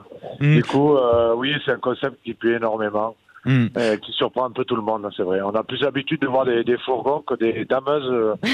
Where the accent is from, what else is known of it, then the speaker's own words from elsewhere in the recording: Occitanie, France; accent: Aveyron; now in Valmeinier, France; j'ai pas trop l'accent savoyard, hein, malgré que ça fait 25 ans que j'habite à Valmenier, mais j'ai conservé mon accent aveyronnais.